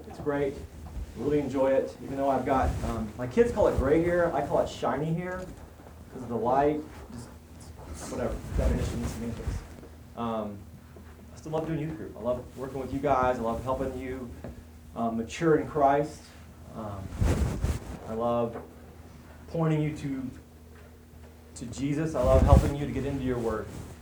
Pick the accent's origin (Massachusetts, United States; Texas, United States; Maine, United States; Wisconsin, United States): Texas, United States; Waco; also born or lived in Houston; Speaking of Missouri, I am from Texas. I was born in Houston, left there as fast as I could. Grew up in Waco, Texas. That's my home.